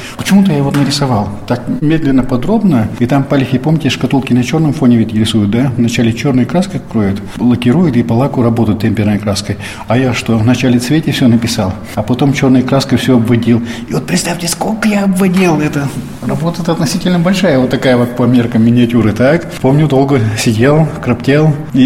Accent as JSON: {"language": "Russian", "town": "Izhevsk", "region": "Udmurtia", "country": "Russia", "said": "А мне секретарша говорит, вы откуда? Я говорю, с Ижевска."}